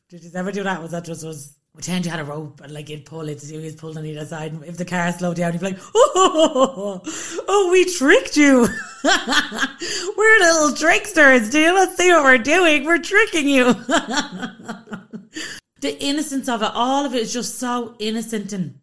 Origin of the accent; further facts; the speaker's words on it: Baldoyle, Leinster, Ireland; I grew up in Stapola Lawns in Baldoyle.